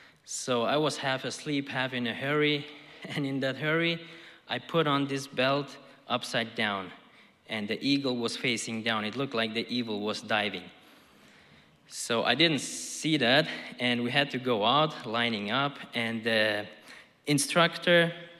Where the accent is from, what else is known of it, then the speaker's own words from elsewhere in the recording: Styria, Austria; English is a second language; you know that I'm from Austria, right? Yes, like the former governor of California, Schwarzenegger, me too, I am from Austria. Actually, we are from the same part of Austria called Styria.